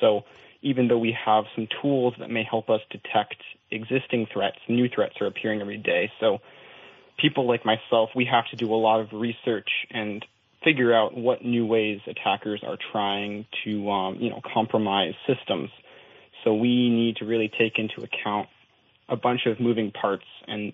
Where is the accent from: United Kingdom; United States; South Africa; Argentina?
United States; Burlington, Vermont; born there; now in Williston, United States; I was born in Burlington, and I currently live in Williston, Vermont.